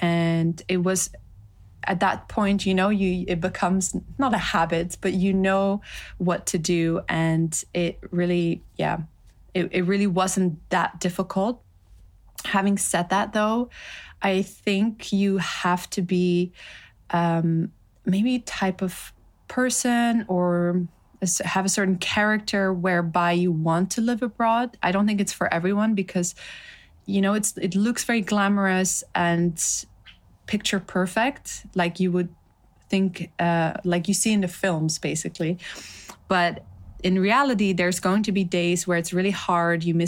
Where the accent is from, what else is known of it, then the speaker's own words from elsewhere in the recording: Amsterdam, North Holland, Netherlands; So I was born and raised in Amsterdam with my three brothers.